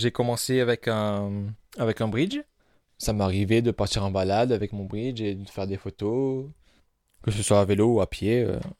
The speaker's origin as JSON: {"language": "French", "town": "Briançon", "region": "Provence-Alpes-Côte d'Azur", "country": "France", "tie": "born or raised there", "said": "je suis né à Briançon, j'ai toujours vécu donc ici, à part pour mes études où j'ai un petit peu bougé à Gap et à Aix. Et après, je suis revenu ici"}